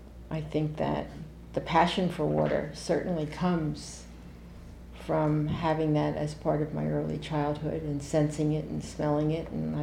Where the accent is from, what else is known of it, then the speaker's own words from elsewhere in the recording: Winthrop, Massachusetts, United States; born there; I was born in Winthrop, Massachusetts in 1930. And I was the first born of three children.